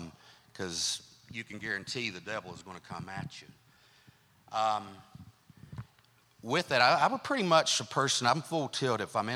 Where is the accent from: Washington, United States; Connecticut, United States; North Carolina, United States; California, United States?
North Carolina, United States; Boone; I grew up in Boone. I'm a Boone goon. Yeah. Grew up in Three Forks Baptist Church.